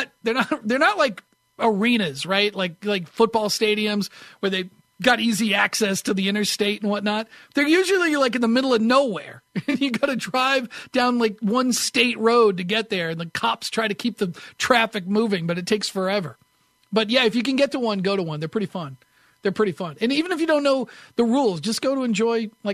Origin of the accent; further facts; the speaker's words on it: New Hampshire, United States; now in Las Vegas, United States; You know, I grew up in New Hampshire, and we had a track that had a Winston Cup